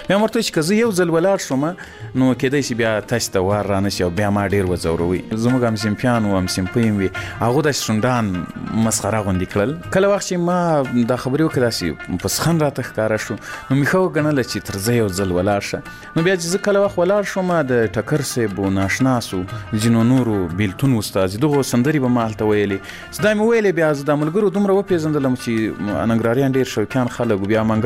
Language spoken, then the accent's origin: Pashto; Ghazni, Afghanistan; په مشاعره کې به زه ډېر غلی ناستم ځکه زه له غزنی څخه